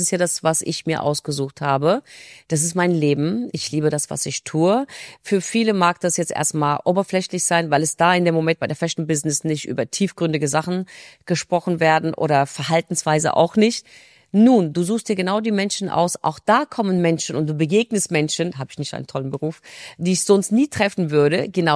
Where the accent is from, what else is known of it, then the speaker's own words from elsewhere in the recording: Turkey; moved away as an adult; now in Germany; wir sind in der Türkei groß geworden. Geboren bin ich in Deutschland, aber letztendlich meine komplettes ersten 18 Jahre habe ich in der Türkei verbracht.